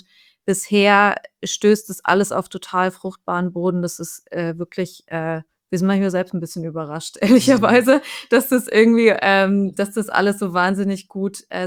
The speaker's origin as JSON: {"language": "German", "town": "Frankfurt", "region": "Hesse", "country": "Germany", "said": "der Ruf eilt uns ein bisschen voraus als Frankfurter."}